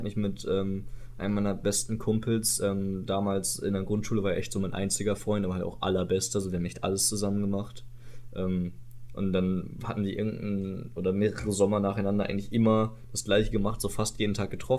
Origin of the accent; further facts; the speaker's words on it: Iserlohn, North Rhine-Westphalia, Germany; Das ist in der Nachbarstadt, meiner Heimatstadt Iserlohn